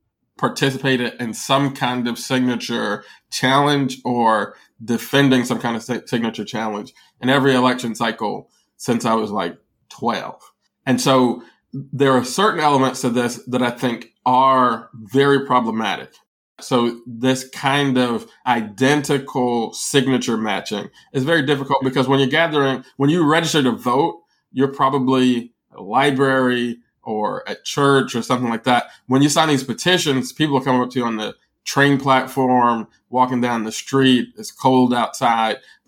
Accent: Chicago, Illinois, United States; Being a Chicagoan, it is particularly kind of jarring to me

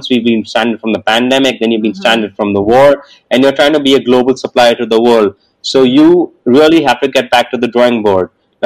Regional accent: India; we as Indian manufacturers pride ourselves in our manufacturing.

